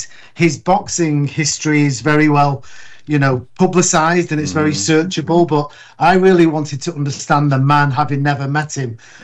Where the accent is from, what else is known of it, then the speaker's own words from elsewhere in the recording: Manchester, North West England, United Kingdom; now in Detroit, United States; The UK, I'm from Manchester. It typically rains most days.